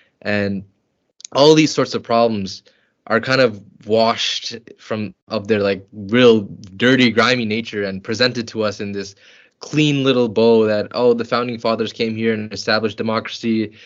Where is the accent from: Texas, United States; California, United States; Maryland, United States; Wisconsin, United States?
Texas, United States; I grew up in Texas, so I went to the elementary school and high school, middle school there.